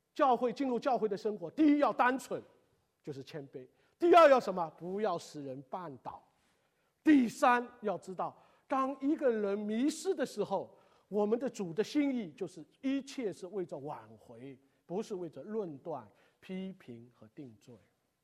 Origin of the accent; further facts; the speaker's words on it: China; 就我们大陆人讲，不能添油加酱